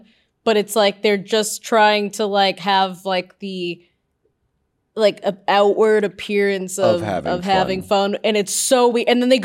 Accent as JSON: {"language": "English", "region": "East Coast", "country": "United States", "said": "because I'm from the East Coast"}